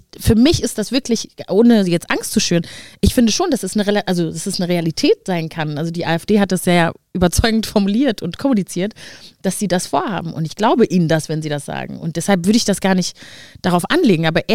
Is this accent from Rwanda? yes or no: yes; Rwanda; Also ich bin in Ruanda geboren und aufgewachsen